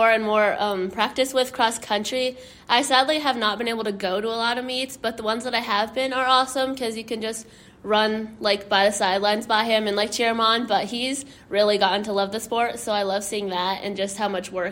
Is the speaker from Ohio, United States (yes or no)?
no; Michigan, United States; born there; I mean, I was born in Michigan, so it kind of just rubbed off on me